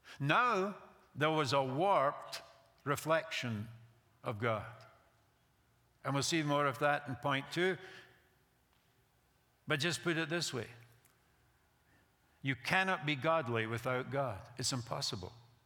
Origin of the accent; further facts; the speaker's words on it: United States; now in United Kingdom; But I'm an American, I say personal, you know?